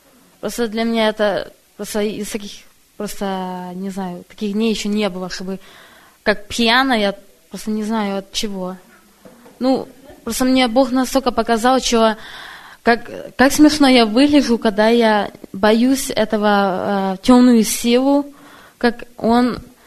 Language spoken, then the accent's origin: Russian; Belgium; я из Бельгии.